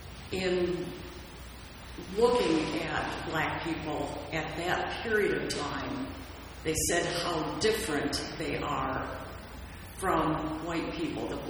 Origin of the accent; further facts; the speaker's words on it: Detroit, Michigan, United States; I was raised in Detroit, Michigan.